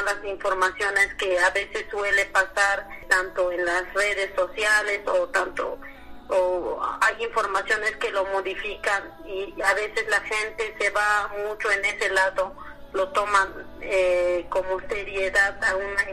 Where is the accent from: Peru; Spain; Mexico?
Mexico; Coquiltel, Chiapas; Yo soy de la comunidad de Coquiltel, municipio de este Chilón, de este municipio Chilón.